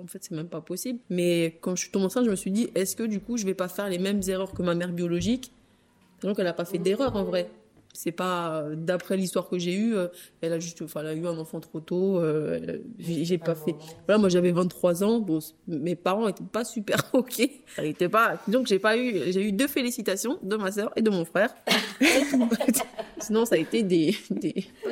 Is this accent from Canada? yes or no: no; Madagascar; now in France; Je lui dis, je suis malgache, j'ai été adoptée à tel âge